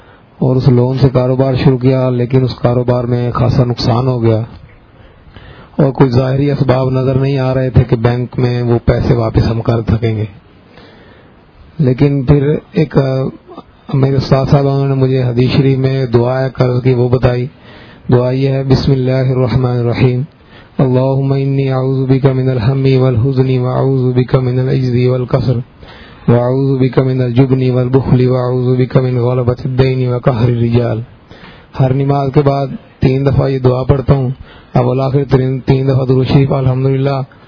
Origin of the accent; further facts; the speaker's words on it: Khanewal, Punjab, Pakistan; میں خانے وال سے آیا ہوں.